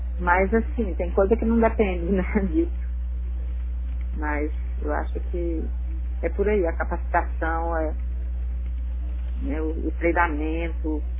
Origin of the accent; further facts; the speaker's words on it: Brasilândia, Brazil; nós somos de Brasilândia